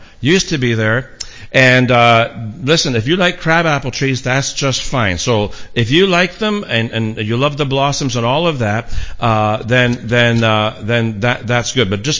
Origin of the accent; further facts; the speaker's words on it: Scotland, United Kingdom; While being a Scotsman and knowing that the branches were growing up near the hydro tree and near the hydro line